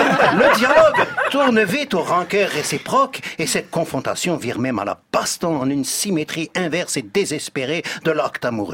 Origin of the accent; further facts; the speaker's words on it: Auvergne-Rhône-Alpes, France; moi je suis savoyard